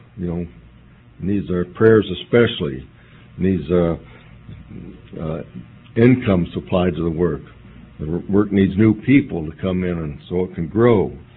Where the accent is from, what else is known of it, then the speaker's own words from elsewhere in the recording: Jamestown, California, United States; I am from Jamestown, California, which is about 40 miles south of here, in the California Gold Rush area, where the 49ers were